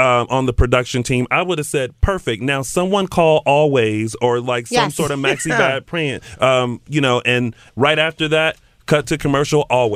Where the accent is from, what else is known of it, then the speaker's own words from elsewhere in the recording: the South, United States; now in Los Angeles, United States; So, you know, being a Southerner, I can drive in the rain. Other Los Angeles people, I'm not sure.